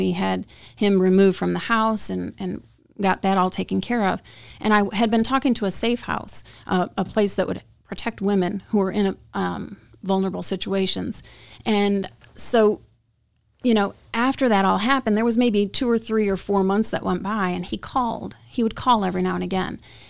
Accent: New York, United States; also born or lived in North Carolina; I was raised in New York, and I moved to North Carolina. I lived down there for 11 years

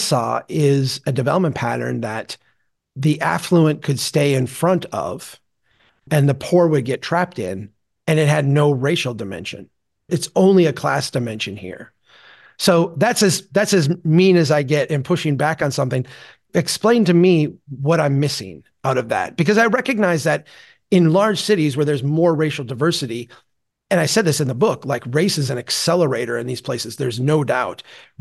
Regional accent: Minnesota, United States; I'm a Minnesotan. We're not very argumentative types.

